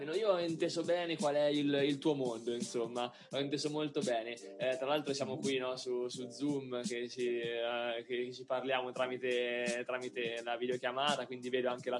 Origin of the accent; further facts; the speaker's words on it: Perugia, Umbria, Italy; da perugino e umbro che un po' si è spostato dalla sua città d'origine